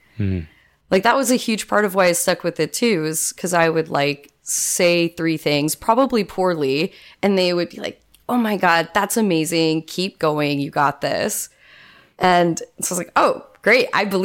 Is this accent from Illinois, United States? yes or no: no; Florida, United States; like, I also got to learn so much about other people that have had a really different life than growing up in South Florida.